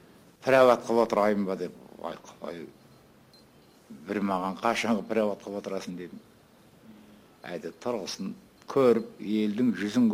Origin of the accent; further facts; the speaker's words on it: Kordai, Jambyl Region, Kazakhstan; туып өскен жерім. Сол маңай. Қордайдың көлемі сол.